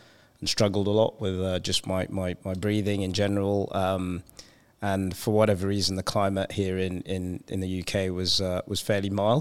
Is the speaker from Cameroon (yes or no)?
yes; Cameroon; born there; I was born in Cameroon, West Africa.